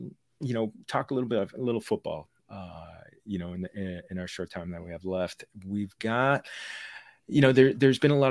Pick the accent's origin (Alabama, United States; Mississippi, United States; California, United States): California, United States; in the great state of California, in my home state.